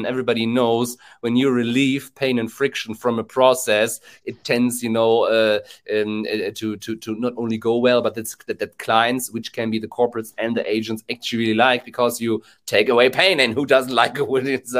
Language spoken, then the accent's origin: English; Germany; English is a second language; we are talking English as two German dudes, so probably there might be a reason for that.